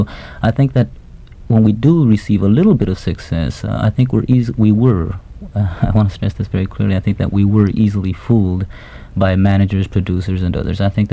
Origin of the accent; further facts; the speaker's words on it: East Los Angeles, California, United States; I grew up, born and raised in East Los Angeles, and I'm a part of that struggle.